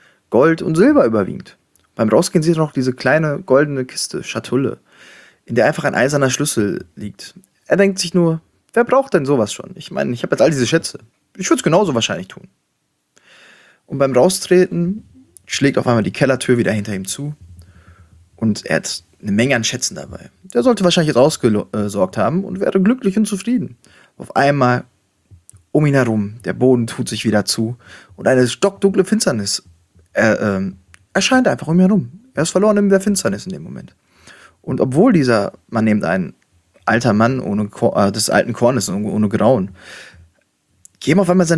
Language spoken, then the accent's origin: German; Schwerte, North Rhine-Westphalia, Germany; Das war eine kleine Geschichte aus meiner Heimatstadt Schwerte.